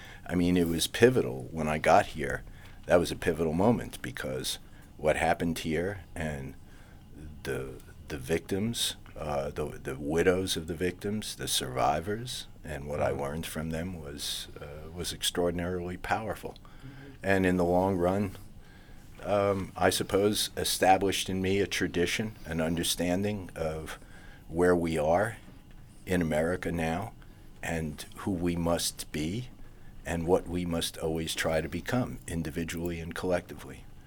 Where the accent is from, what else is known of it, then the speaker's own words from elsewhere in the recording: New York, United States; also born or lived in Rhode Island / Boston / Florida; Well, I grew up in New York. Went to college at a branch of Adelphi University, then lived in New England, lived in Rhode Island for a couple of years while I did my master's there, then in Boston.